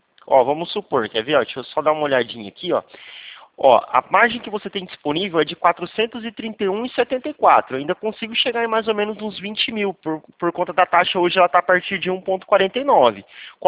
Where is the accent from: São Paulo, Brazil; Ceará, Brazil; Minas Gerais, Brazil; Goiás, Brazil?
São Paulo, Brazil; Presidente Prudente; eu sou de Presidente Prudente.